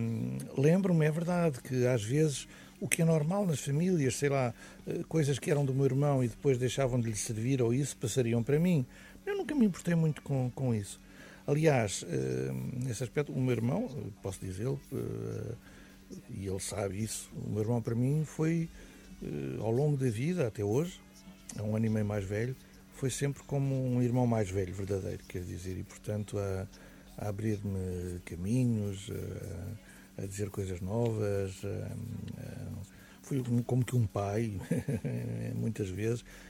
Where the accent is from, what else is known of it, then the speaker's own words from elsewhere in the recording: Lisbon, Portugal; Eu vivi a minha infância em Lisboa. Eu nasci, e como grande parte das pessoas que nasciam em Lisboa, na maternidade Alfredo da Costa, São Sebastião da Pedreira. Depois fui batizado na Igreja do Campo Grande